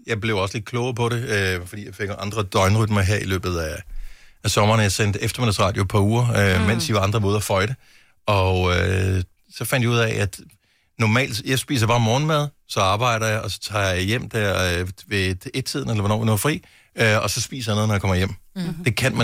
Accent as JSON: {"language": "Danish", "town": "Bogense", "region": "Region of Southern Denmark", "country": "Denmark", "tie": "born or raised there", "said": "jeg er opvokset i Bogense, og der ligger sådan en masse små, gamle huse ned mod havnen"}